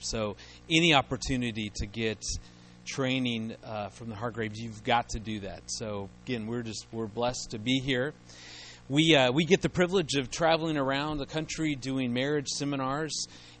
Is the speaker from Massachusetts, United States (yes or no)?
no; Colorado Springs, Colorado, United States; Now, we're from Colorado Springs, so I mean, we're used to cold.